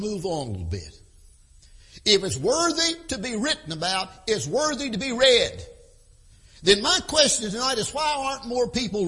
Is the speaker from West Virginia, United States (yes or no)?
yes; West Virginia, United States; When I was a kid, growing up in West Virginia, we didn't even have a television.